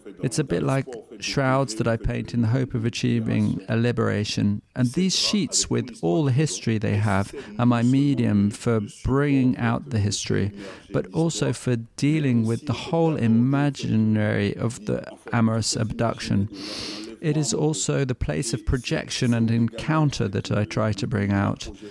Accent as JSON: {"language": "English", "country": "Benin", "also_born_or_lived": "Ivory Coast", "moved": "yes", "lives_now": "France", "said": "and I'm originally from Benin. I was born in the Ivory Coast in 1986, and I came to study in France. Far from my country"}